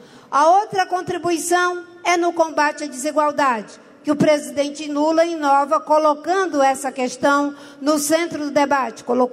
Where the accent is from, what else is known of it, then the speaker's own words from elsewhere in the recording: Acre, Brazil; lá no meu estado do Acre, meu estado de origem